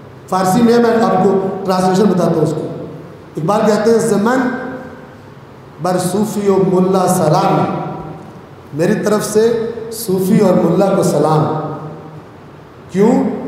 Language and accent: Urdu; Rajoa Sadat, Punjab, Pakistan; میں سید ہوں، پیدائشی شیعہ ہوں، ٹھیک ہے؟ ہمارا علاقہ معروف ہے، بلکہ نام ہی اس کا رجوہ سادات ہے